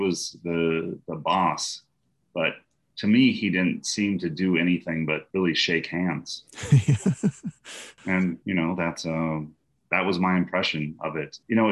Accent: Minnesota, United States; Yeah, absolutely. I grew up sailing in Minnesota.

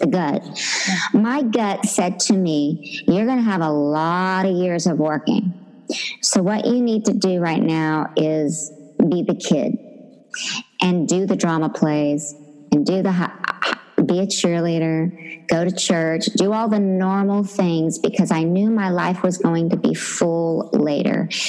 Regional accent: Oklahoma, United States; when I was growing up in Oklahoma and singing in church and doing ballet and taking piano

